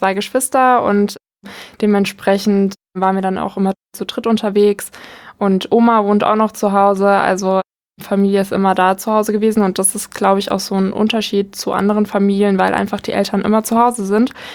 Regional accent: Wörrstadt, Rhineland-Palatinate, Germany; also born or lived in Bad Kreuznach; Ich komme aus Wörstadt

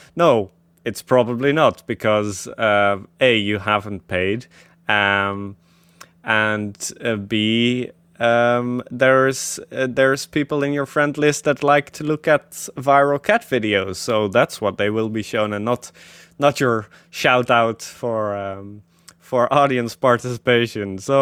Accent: Netherlands; I'm from Netherlands, the guys that never could be together, you know.

